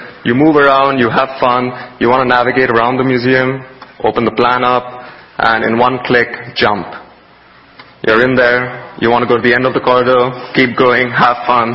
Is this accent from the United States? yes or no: no; India; I grew up in India.